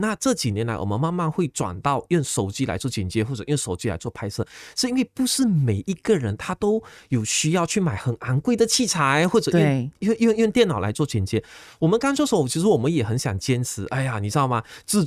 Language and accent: Chinese; Malaysia; 就好像我是一个马来西亚人，当我到英国去教课的时候，我就发现原来他们对我们马来西亚的文化是